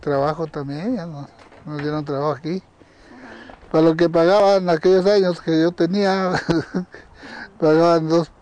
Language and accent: Spanish; San Miguel de Anchondo, Chihuahua, Mexico; born there; Nací en San Miguel de Anchondo, Chihuahua.